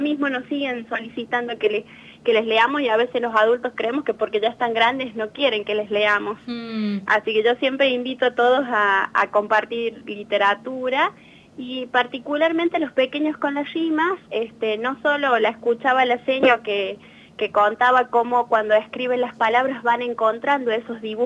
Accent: La Rioja, Argentina; soy de La Rioja, efectivamente.

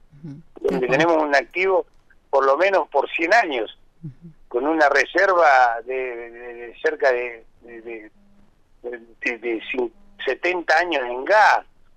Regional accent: Argentina

